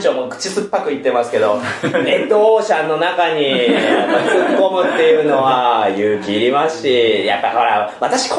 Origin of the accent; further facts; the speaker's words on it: Tokushima, Japan; 私、徳島出身なんでね